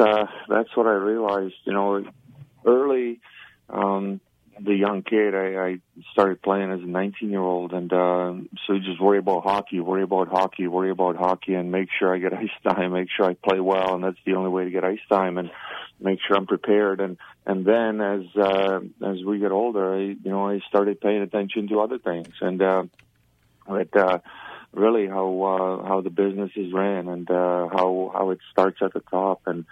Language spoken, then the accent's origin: English; Czechia; English is a second language; moved away as an adult; now in North America; I grew up in communism. I grew up in Czechoslovakia, and you look at older people with utmost respect